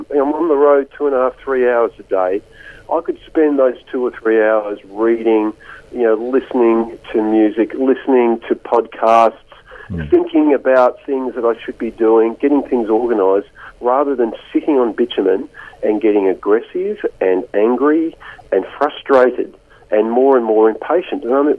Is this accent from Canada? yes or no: no; Melbourne, Victoria, Australia; moved away as an adult; Well, it's funny, I'm from Melbourne originally, and I grew up in Melbourne. I left when I was 40.